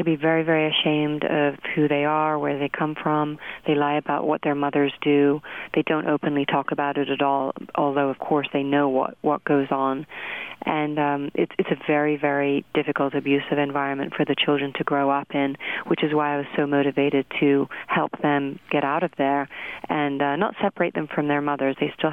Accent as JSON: {"language": "English", "region": "London", "country": "United Kingdom", "tie": "born or raised there", "also_born_or_lived": "Montreal, Canada", "said": "I grew up in London and Montreal, and I always wanted to come back to America to live."}